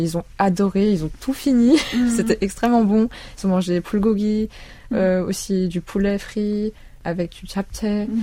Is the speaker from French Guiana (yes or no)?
no; Switzerland; also born or lived in South Korea; Alors, complètement, oui, ils savent que je suis coréenne du Sud. Quand j'étais petite, ils me demandaient pas mal si j'étais du Nord ou du Sud, c'était très marrant.